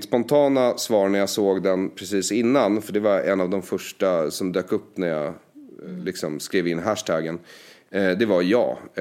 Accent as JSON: {"language": "Swedish", "country": "Sweden", "tie": "born or raised there", "said": "den här bekväma situationen jag har vuxit upp med i Sverige, den är helt fel för mina gener egentligen."}